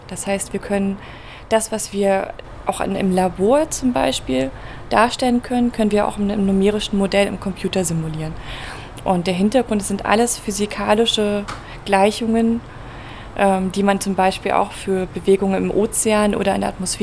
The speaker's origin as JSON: {"language": "German", "region": "Berlin", "country": "Germany", "said": "Ich komme ursprünglich aus Berlin"}